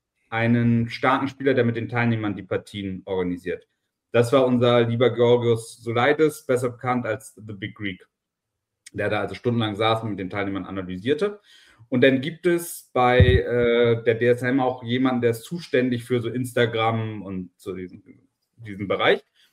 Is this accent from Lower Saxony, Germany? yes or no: no; Hamburg, Germany; ist ja in der Nähe von Hamburg, also aus meiner alten Heimat